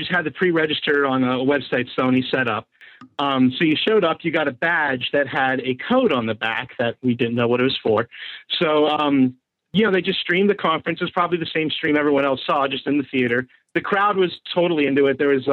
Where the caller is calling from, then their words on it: Pittsburgh, Pennsylvania, United States; from Pittsburgh.